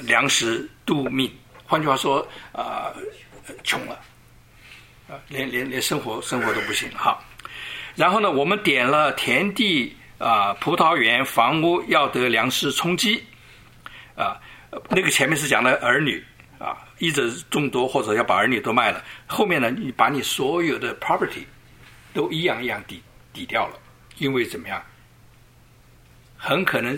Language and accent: Chinese; Taiwan; 这个希伯来文呢是我们从台湾来的叫母音跟子音